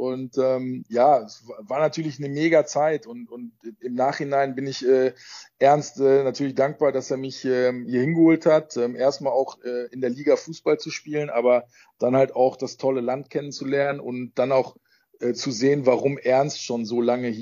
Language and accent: German; Germany; born there; Ich bin in Deutschland auch am Meer geboren.